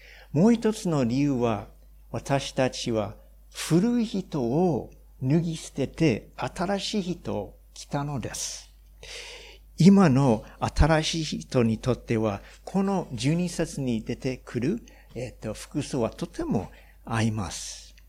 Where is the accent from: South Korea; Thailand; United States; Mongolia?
United States; Hawaii; Japanese is a second language; 私はハワイ出身です。